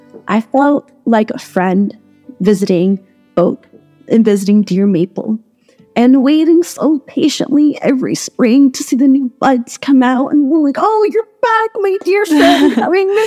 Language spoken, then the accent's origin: English; Venezuela; moved away; my home country. My grandmother can tell you all the plants and their medicinal uses. And when I had to leave Venezuela because we had a coup in 2002